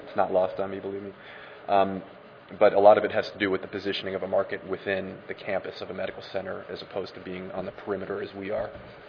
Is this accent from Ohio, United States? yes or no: yes; Cleveland, Ohio, United States; I'm from Cleveland originally